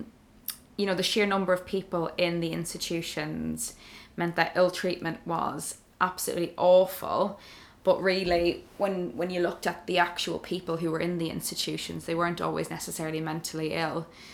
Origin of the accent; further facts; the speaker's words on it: Ireland; as you may have noticed from my accent, that I grew up in Ireland